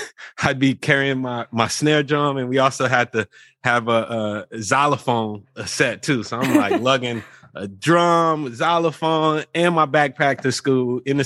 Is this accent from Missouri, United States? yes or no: yes; St. Louis, Missouri, United States; I'm from St. Louis, Missouri.